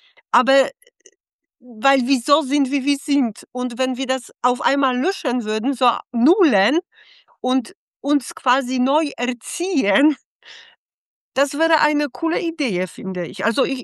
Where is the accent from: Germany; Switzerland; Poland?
Poland; also ich bin in Polen aufgewachsen